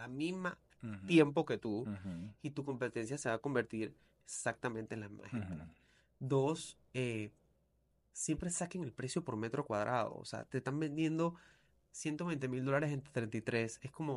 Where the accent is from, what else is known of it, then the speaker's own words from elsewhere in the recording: Panama; Soy panameño, ya tenía la estabilidad.